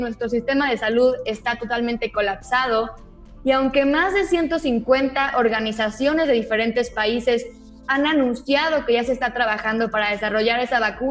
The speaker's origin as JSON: {"language": "Spanish", "country": "Mexico"}